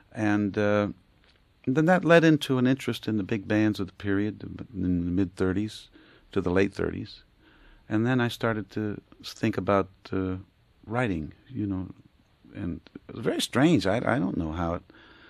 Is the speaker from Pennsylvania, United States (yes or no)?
yes; Aliquippa, Pennsylvania, United States; I played in many, around my hometown in Aliquippa.